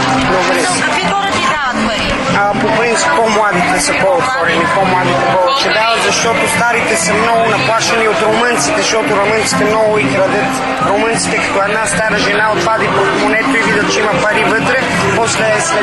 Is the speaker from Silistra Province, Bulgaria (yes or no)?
no; Vidin, Vidin Province, Bulgaria; now in Brussels, Belgium; А ние сме от Видин